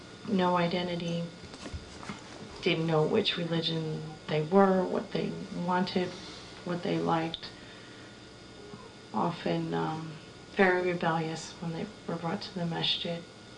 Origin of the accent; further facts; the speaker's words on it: United States; born there; I'm American born, having married my husband from Algeria.